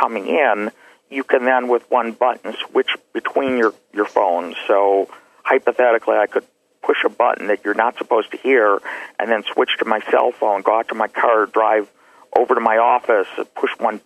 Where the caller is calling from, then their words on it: Detroit, Michigan, United States; calling from Detroit, Michigan.